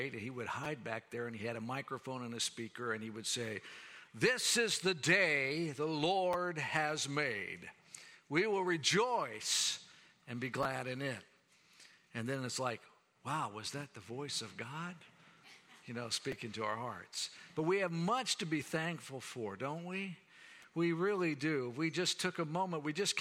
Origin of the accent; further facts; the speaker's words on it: Jacksonville, Florida, United States; I remember growing up in Alliance Church in Jacksonville, Florida